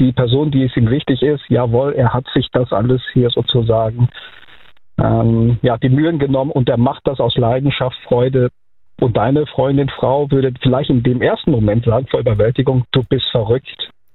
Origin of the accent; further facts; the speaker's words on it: Mainz, Rhineland-Palatinate, Germany; Ich bin aus der Mainzer Ecke.